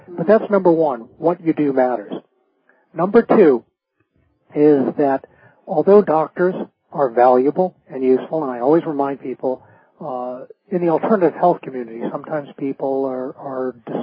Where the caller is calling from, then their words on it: Los Angeles, California, United States; I'm out in Los Angeles.